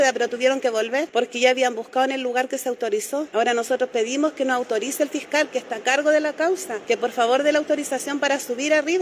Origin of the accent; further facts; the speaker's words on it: Talagante, Santiago Metropolitan Region, Chile; Y él se perdió tan lejos, somos de Talagante.